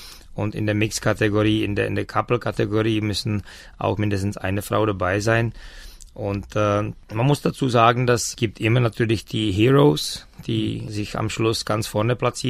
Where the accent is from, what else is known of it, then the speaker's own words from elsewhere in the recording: Czechia; Ich bin Tscheche und bin sehr froh, dass wir im letzten Jahr die ersten tschechischen Sieger hatten.